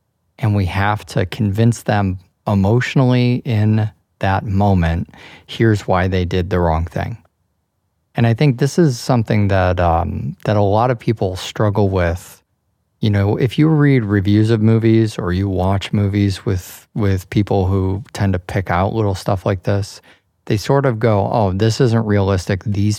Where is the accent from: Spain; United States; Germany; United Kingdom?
United States; And it's fascinating to me as an American.